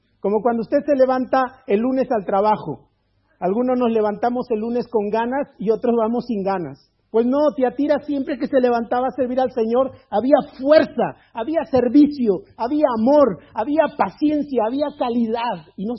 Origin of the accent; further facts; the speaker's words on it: Mexico; como decimos en México, en mi tierra